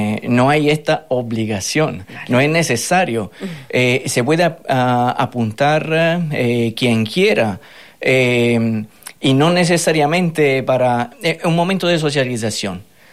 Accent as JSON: {"language": "Spanish", "country": "Italy", "second_language": "Spanish", "lives_now": "Fuerteventura, Spain", "said": "aunque soy italiano y se entiende seguramente de la intonación"}